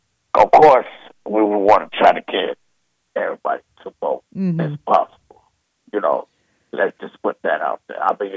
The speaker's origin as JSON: {"language": "English", "town": "Lansing", "region": "Illinois", "country": "United States", "tie": "born there", "lives_now": "Madison, United States", "said": "I'm 38 years old. I'm calling for the Lansing area. I was born in the Lansing area, but now I live in the Madison area."}